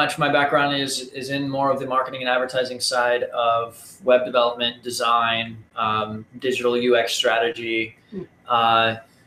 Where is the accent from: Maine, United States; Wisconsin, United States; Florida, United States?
Florida, United States; now in Charlotte, United States; I grew up in Florida, so coming back down here from Charlotte is